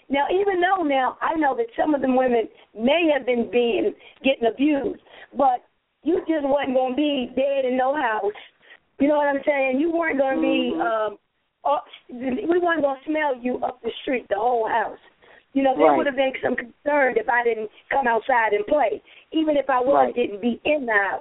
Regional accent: Washington, District of Columbia, United States; I grew up here in Southeast Washington.

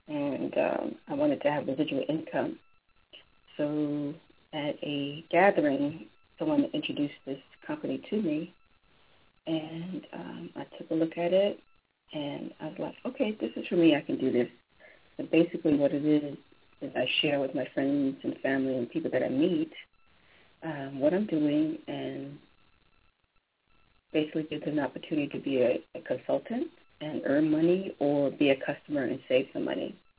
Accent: East Coast, United States; now in California, United States; I'm from the East Coast, and I moved out to California about 14 years now

